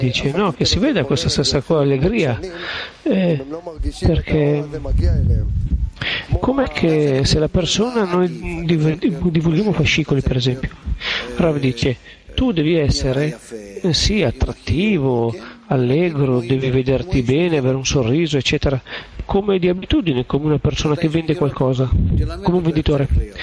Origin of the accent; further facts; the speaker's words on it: Rehovot, Central District, Israel; Italian is a second language; io sono di Rehovot